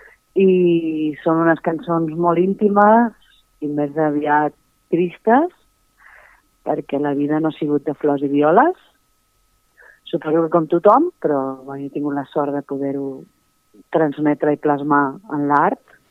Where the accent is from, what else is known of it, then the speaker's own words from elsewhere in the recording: Tiana, Catalonia, Spain; Jo sóc del Maresme, de Tiana, lliure i tropical